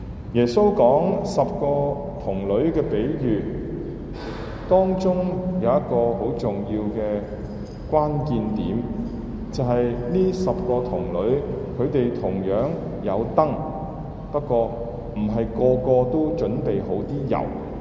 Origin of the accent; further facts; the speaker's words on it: China; 因为在我们中国人的文化当中呢